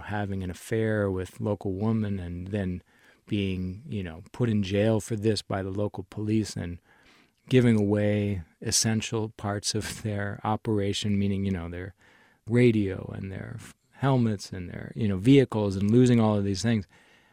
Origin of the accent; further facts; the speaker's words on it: United States; Yeah, I mean, obviously, I'm an American, and this is being published in the U.S. first